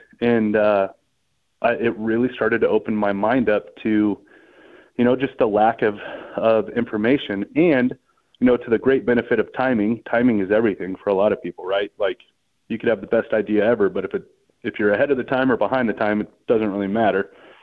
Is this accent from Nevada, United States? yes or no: yes; Nevada, United States; growing up in Nevada, we don't have a lot of tags.